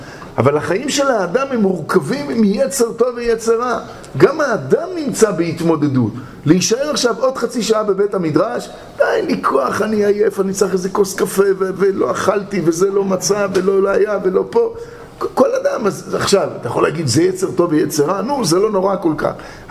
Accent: Tel Aviv, Tel Aviv District, Israel; בתור תל אביבי, אז אני יורד ישר לים בתל אביב

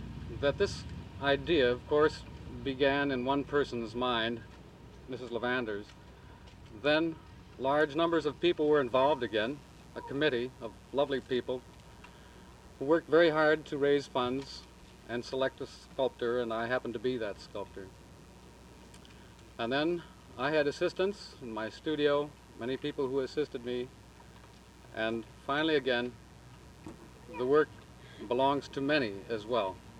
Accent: Minnesota, United States; because I'm a Minnesotan

